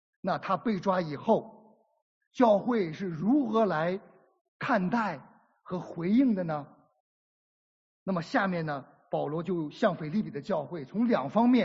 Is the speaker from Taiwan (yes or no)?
no; China; 那我想这个中文的翻译对我们中国人来讲可能并不陌生啊